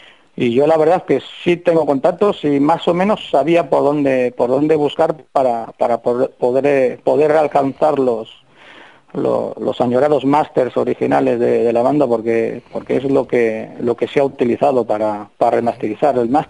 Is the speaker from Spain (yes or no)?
yes; San Sebastián, Basque Country, Spain; Yo, siendo de aquí, siendo donostiarra, bueno, me muevo entre Irún y San Sebastián